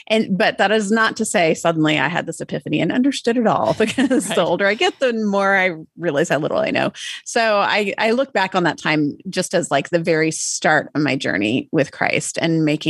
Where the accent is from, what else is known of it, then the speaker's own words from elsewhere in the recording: Austin, Texas, United States; also born or lived in Oregon; I was born and raised in Austin. Okay. And then we traveled a lot. We lived overseas. We lived in Oregon.